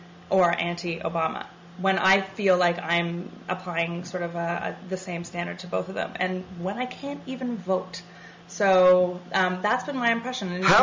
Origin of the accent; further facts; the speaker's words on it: Canada; I am Canadian. During the Clinton years, I was in Canada.